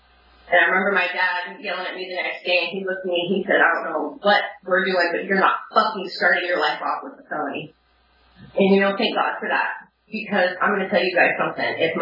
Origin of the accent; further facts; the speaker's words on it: Seattle, Washington, United States; I grew up in Seattle, a lot of pot smoking, a lot, you know, drugs were there.